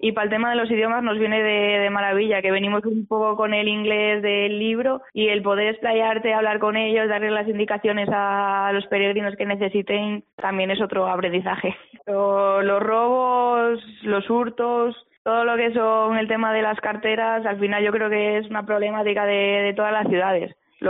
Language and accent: Spanish; Asturias, Spain; de Asturias y tengo 24 años.